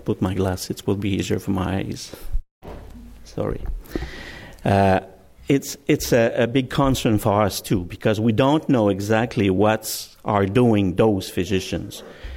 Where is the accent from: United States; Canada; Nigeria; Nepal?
Canada; Quebec; As David said, I'm coming from Quebec, and the presentation will be in French.